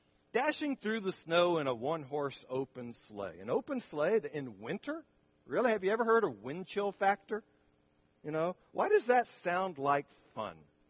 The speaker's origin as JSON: {"language": "English", "town": "Syracuse", "region": "New York", "country": "United States", "tie": "born or raised there", "said": "And so growing up in Syracuse, you know, where the winters are cold and snowy"}